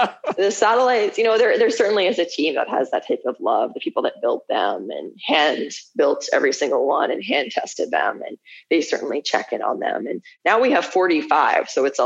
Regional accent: Manitoba, Canada; born or raised there

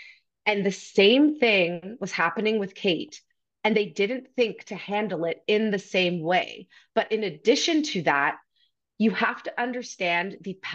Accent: Canada; I'm Canadian. We are under the Commonwealth. I grew up, we have the royals on our money.

